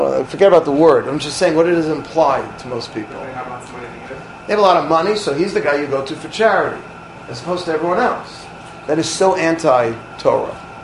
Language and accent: English; Queens, New York, United States; I grew up in Forest Hills, Queens, and I would say probably two, sometimes three times a week there was a knock on our door.